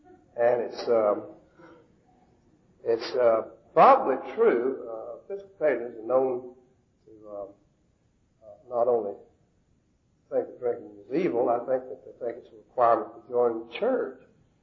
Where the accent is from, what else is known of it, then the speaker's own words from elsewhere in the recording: Atlanta, Georgia, United States; I was born and raised here in Atlanta. This is Smyrna here, but Atlanta's not too far away, in this area.